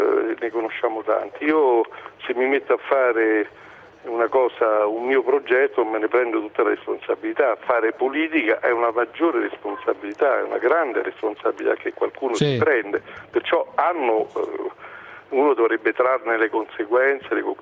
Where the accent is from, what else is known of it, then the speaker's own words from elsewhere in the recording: Rome, Lazio, Italy; born there; perché io sono nato a Roma, adoro questa città.